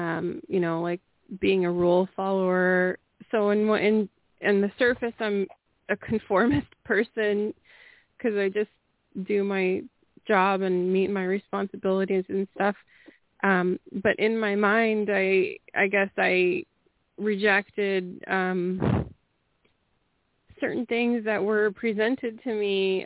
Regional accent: California, United States; first language Spanish; English is a second language; I was born here. My parents spoke only Spanish when I was born. I went to kindergarten and I didn't speak English.

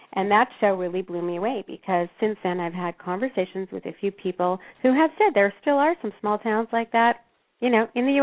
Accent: Canada; I know, you know, that part of the country, although I'm Canadian, I have been exposed to a degree.

